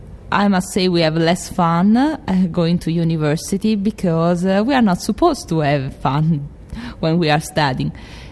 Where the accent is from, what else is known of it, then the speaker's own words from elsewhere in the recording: Rome, Lazio, Italy; English is a second language; moved away as an adult; also born or lived in London / Canada; now in United States; I'm from Rome in Italy. The region is Lazio, so it's the center of Italy. I learned my English in London, but after that I went to Canada and now I'm here in the US.